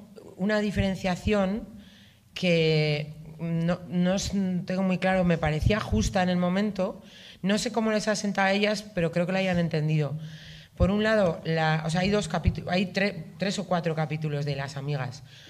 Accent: Bilbao, Basque Country, Spain; yo soy hija sola … soy de Bilbao y soy asmática.

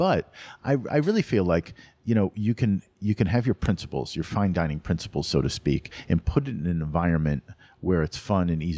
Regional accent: Connecticut, United States; I'm actually from Connecticut, and I worked in Connecticut, Waterbury, Connecticut, mm-hmm.

